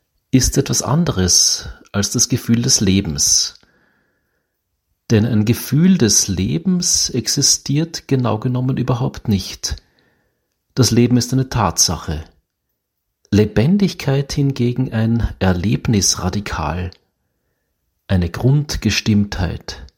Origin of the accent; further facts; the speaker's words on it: Graz, Styria, Austria; in meiner Heimatstadt Graz in Österreich